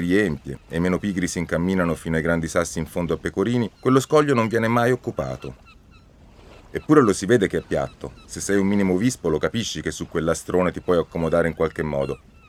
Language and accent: Italian; Florence, Tuscany, Italy; Forse perché un gruppo esteso di fiorentini, io sono di Firenze, andava in quell'isola non troppo lontana